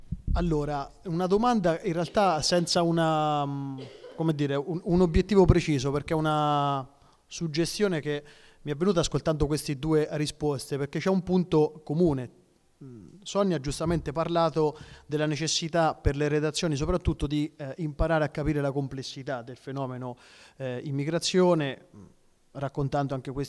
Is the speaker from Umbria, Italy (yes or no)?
yes; Terni, Umbria, Italy; l'immigrato discriminato sono io che sono di Terni